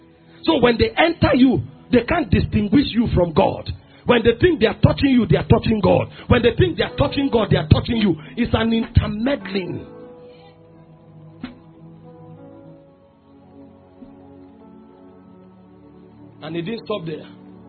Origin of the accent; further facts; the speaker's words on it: Nigeria; I'm Nigerian.